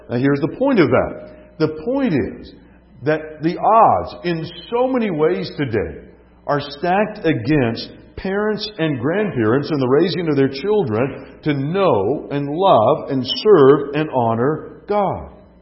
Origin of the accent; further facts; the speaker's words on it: California, United States; When I was a boy growing up in California